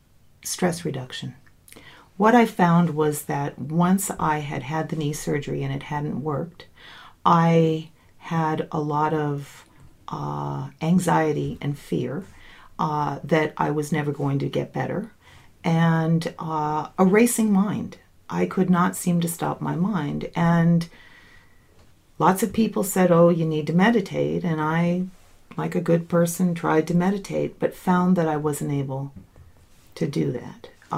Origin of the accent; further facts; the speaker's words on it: Seattle, Washington, United States; I am a naturopath from Seattle, Washington